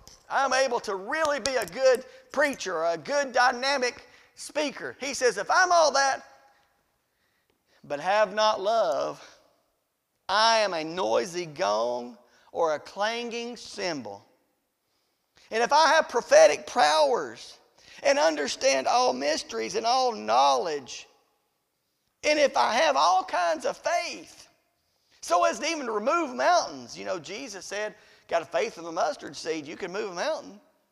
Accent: Riceville, United States; I'm from Riceville and I can't figure out those things.

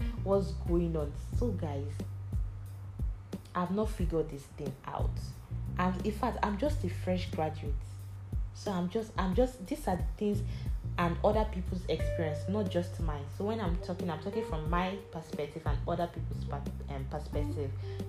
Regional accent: Nigeria; The first on my list as a Nigerian is NYSC, guys.

